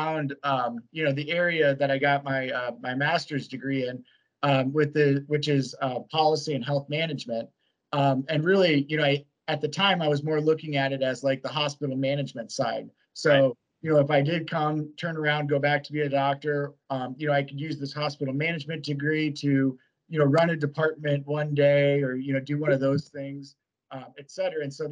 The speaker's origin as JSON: {"language": "English", "region": "Iowa", "country": "United States", "said": "Again, I'm originally from Iowa. And so University of Iowa having a very strong school of medicine and everything, that was kind of natural choice."}